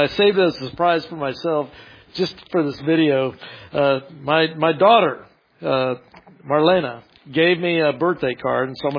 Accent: Houston, Texas, United States; I'm from Houston, Texas, and you couldn't have coached in a better state

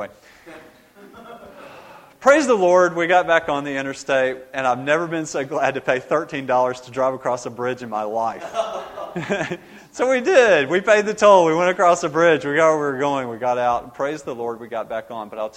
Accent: Augusta, Georgia, United States; I grew up in Augusta, Georgia.

